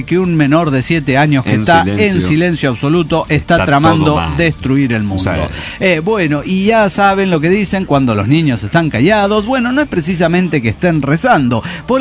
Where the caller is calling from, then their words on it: Mexico City, Mexico; de Ciudad de México.